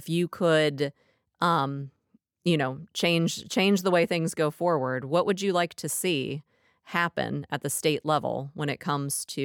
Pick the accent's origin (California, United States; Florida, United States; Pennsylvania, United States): Pennsylvania, United States; The school boards in my home state of Pennsylvania, they can vote.